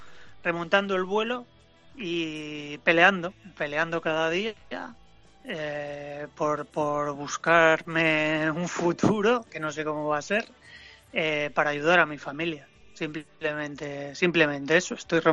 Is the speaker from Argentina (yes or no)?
no; San Sebastián, Basque Country, Spain; porque soy de San Sebastián, allí cogemos champas y tal